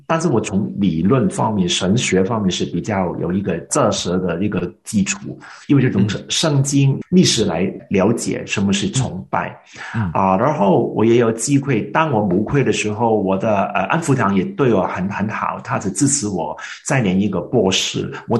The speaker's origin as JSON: {"language": "Chinese", "country": "Hong Kong", "tie": "born or raised there", "said": "我都是在香港长大读书的"}